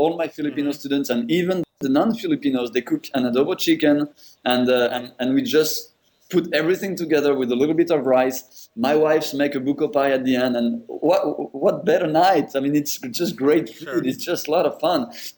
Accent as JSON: {"language": "English", "town": "Paris", "region": "Île-de-France", "country": "France", "tie": "born there", "second_language": "English", "said": "For me as a foreigner, I'm French. I was born in Paris."}